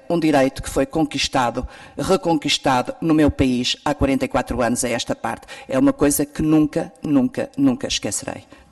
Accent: Portugal; moved away; realmente saí de Portugal em 72

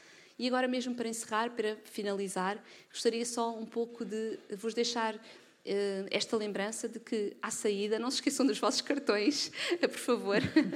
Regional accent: Portugal; todos nós que nascemos aqui, que somos portugueses

